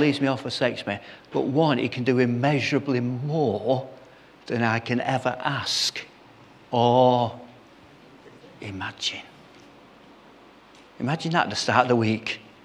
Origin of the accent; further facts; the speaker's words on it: Salford, North West England, United Kingdom; You can tell I come from Salford, can't you?